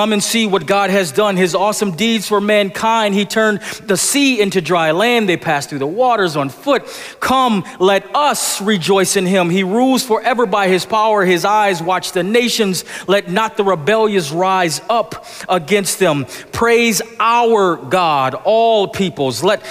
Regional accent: Buffalo, New York, United States; I grew up in Buffalo, New York, 15, 20 minutes from Niagara Falls.

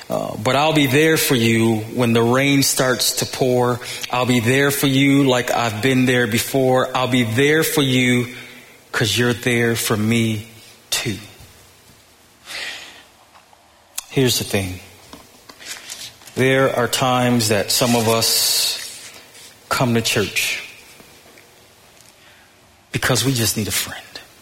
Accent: Buffalo, New York, United States; I grew up in Buffalo where being a thug was a popular thing.

